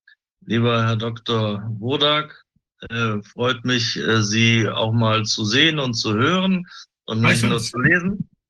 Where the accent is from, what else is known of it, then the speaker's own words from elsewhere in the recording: Cologne, North Rhine-Westphalia, Germany; now in Bavaria, Germany; Ich musste aus meiner Heimat Köln flüchten